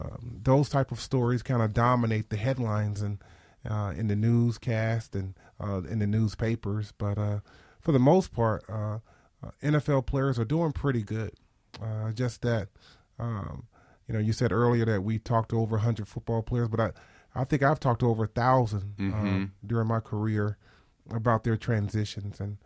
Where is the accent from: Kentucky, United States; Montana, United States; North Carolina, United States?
North Carolina, United States; growing up in Eastern North Carolina, my mom got me involved in youth football.